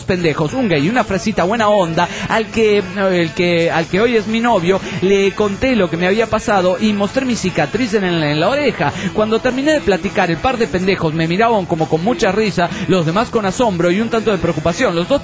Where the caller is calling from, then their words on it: Chetumal, Quintana Roo, Mexico; de Chetumal, Quintana Roo, México.